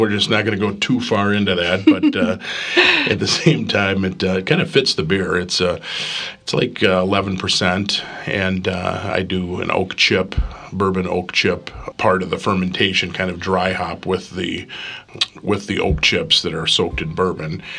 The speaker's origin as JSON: {"language": "English", "region": "Minnesota", "country": "United States", "tie": "born or raised there", "lives_now": "Utah, United States", "said": "I grew up in Minnesota, and Minnesota is kind of a liberal state, and Utah's not."}